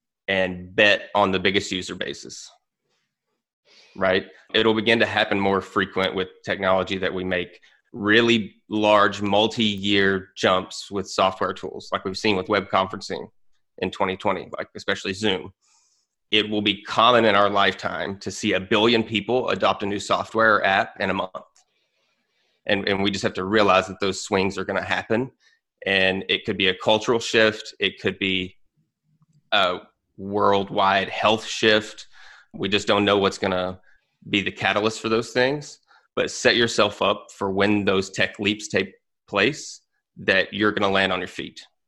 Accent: United States; but I think that's something that I'm seeing anyway, as an American, that's tough to balance right now.

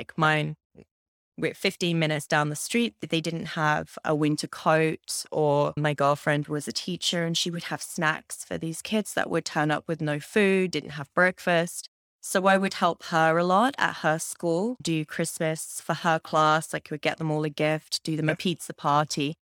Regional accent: Cambridge, East of England, United Kingdom; moved away; I'm from Cambridge in the UK.

